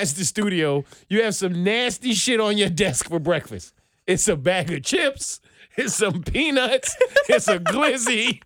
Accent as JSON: {"language": "English", "region": "New York", "country": "United States", "said": "As a New Yorker, I feel like we call them Franks, first of all."}